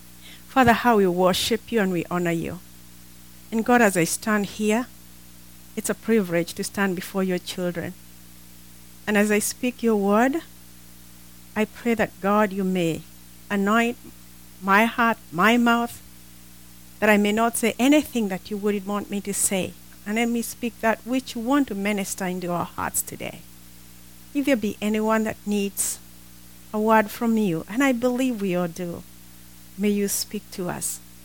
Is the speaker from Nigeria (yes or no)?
no; Kenya; Originally, we come from Kenya, both of us.